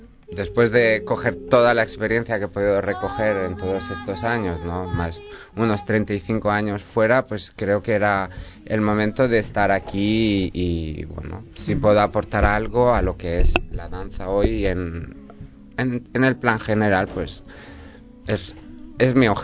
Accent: Sabadell, Catalonia, Spain; born there; now in Barberà del Vallès, Spain; nací en Sabadell, bueno, nací en el Hospital Santa Fe, creo que fue Santa Fe, y bueno, ahora estoy viviendo, gracias a mis padres, con mis padres en Barberà.

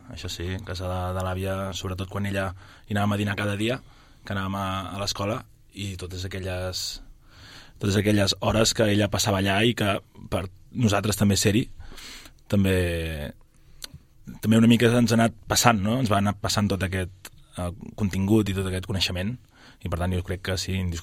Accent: Sabadell, Catalonia, Spain; Vaig estar estudiant a la secundària, tant el primer de batxillerat aquí a l'Escola Pia, Sabadell. Jo sóc de Sabadell de tota la vida.

